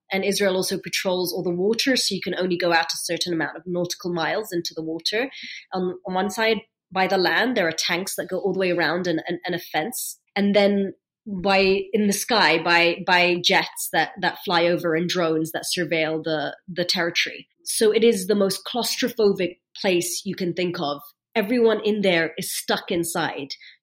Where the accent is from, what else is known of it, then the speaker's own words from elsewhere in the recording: Egypt; what I witnessed as a child growing up in Egypt.